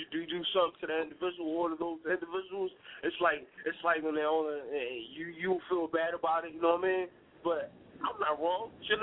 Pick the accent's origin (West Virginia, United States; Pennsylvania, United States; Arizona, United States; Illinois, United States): Pennsylvania, United States; Philadelphia; now in Delaware, United States; I'm calling from you. I'm from Southwest, but I'm calling from Delaware.